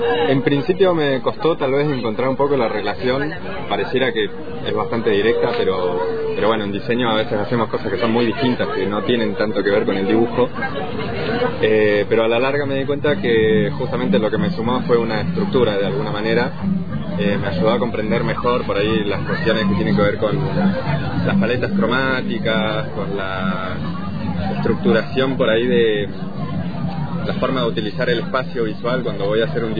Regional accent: Neuquén, Argentina; yo soy allá de Neuquén, capital.

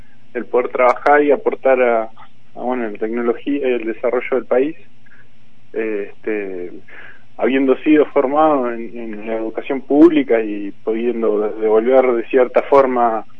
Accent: Allen, Río Negro, Argentina; De Allen, Río Negro.

